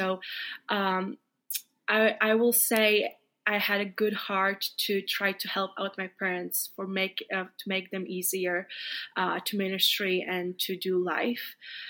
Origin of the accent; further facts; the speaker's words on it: Latvia; now in Nebraska, United States; Hi everyone … I'm from Latvia, and I'm so excited to be on this podcast